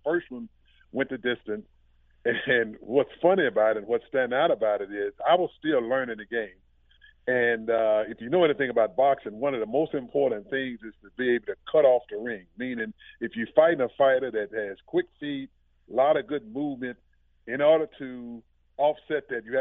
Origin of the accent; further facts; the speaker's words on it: Tennessee, United States; Like I said, I grew up in Tennessee on a farm.